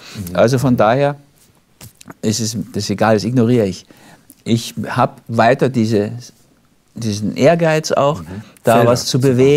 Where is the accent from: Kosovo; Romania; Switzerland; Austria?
Austria; Und für mich als Österreicher auch relativ hilfreich.